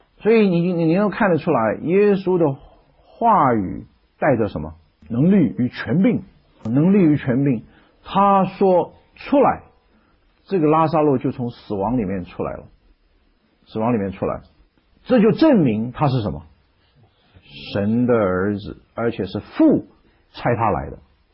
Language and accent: Chinese; China; 犹太人的坟墓不跟我们中国人的坟墓，我们是挖个坑用土盖的